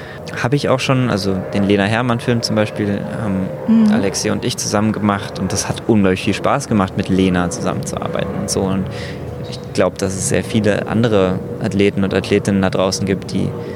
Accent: Berlin, Germany; Und ich als Berliner

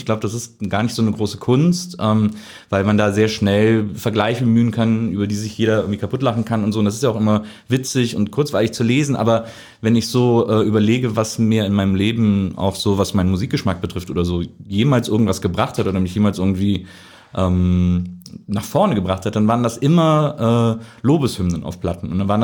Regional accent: Wesseling, North Rhine-Westphalia, Germany; ich komme aus Wesselingen, das ist so zwischen Köln und Bonn, so ein kleiner Ort.

